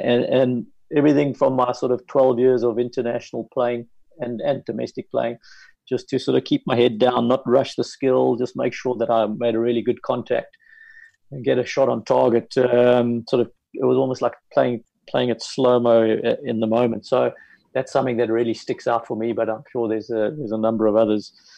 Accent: South Africa; as a South African hockey coach, where we had won a couple of tournaments along the way, and you win Africa Games

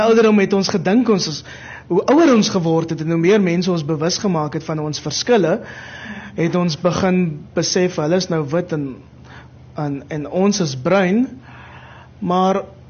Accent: Mitchells Plain, Western Cape, South Africa; now in Kraaifontein, South Africa; Ja, ek onthou dit was in Mitchells Plain. Ek het in Mitchells Plain groot geword.

